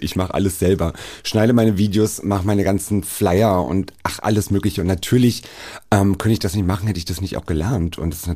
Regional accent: Berlin, Germany; ich komme aus Neukölln

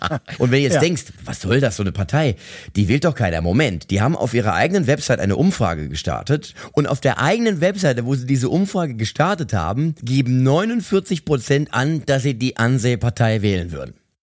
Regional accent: Mainz, Rhineland-Palatinate, Germany; Ich bin Mainzer, ich komme aus Mainz, ich fühle mich wohl, wo ich hier wohne, ich mag das.

